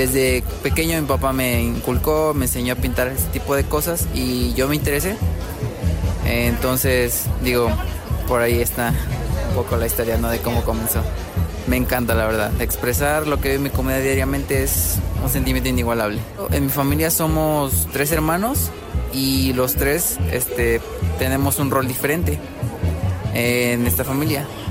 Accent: Xaritla, Guerrero, Mexico; Hola, mucho gusto … yo vengo de Xaritla, Guerrero.

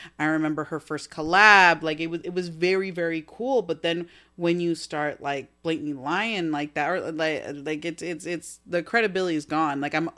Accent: New Jersey, United States; I think, you know, we're from Jersey, and like, you will watch the Jersey Shore, Real Housewives, and be like, are there people that actually talk like that?

